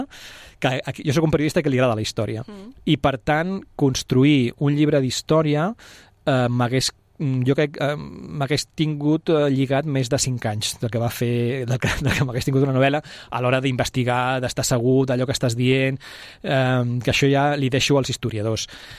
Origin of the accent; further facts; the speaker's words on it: Sabadell, Catalonia, Spain; moved away as an adult; now in Vilanova i la Geltrú, Spain; nascut i vaig veure fins als 25 anys, quan em vaig casar i me'n vaig anar a Vilanova i la Geltrú. Però jo sempre dic que sóc de Sabadell. A mi quan em pregunten, jo sóc de Sabadell i d'aquí no m'hi treuen.